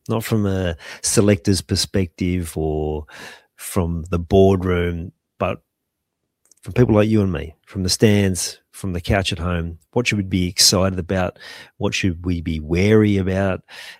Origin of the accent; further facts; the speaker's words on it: Australia; as Aussie fans, we've loved this one.